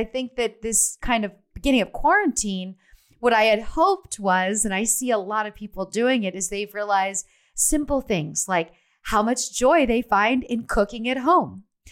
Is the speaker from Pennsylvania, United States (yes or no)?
yes; Pennsylvania, United States; I mean, I grew up in Pennsylvania where we cooked, and over the winter we baked and we canned and froze all of our own fruits and vegetables.